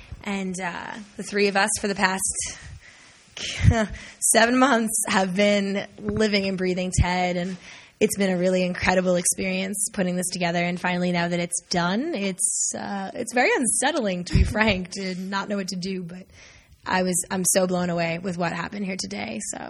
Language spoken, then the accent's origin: English; Long Island, New York, United States; and I'm from Long Island, New York.